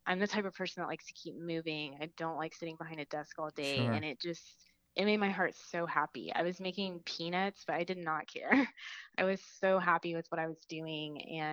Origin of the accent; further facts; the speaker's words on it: Dallas, Texas, United States; also born or lived in Austin; I grew up in Dallas too, so